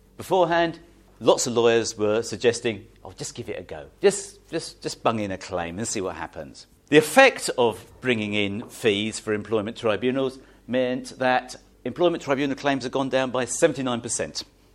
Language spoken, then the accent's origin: English; South East England, United Kingdom; I was brought up in Kent, so lots of fruit picking in Kent.